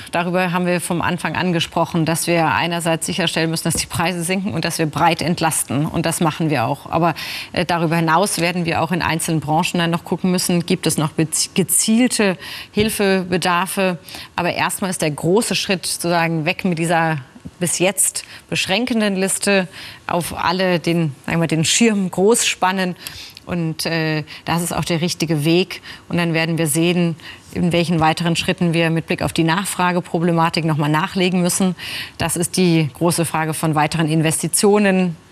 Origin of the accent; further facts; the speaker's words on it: Germany; solange wir als Europäer, als Deutsche, dass wir gemeinsam stehen